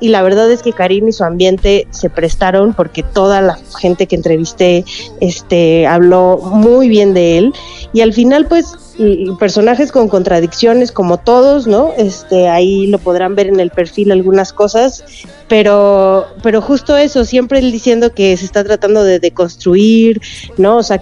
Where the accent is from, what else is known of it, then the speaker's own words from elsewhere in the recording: Sonora, Mexico; yo soy de Sonora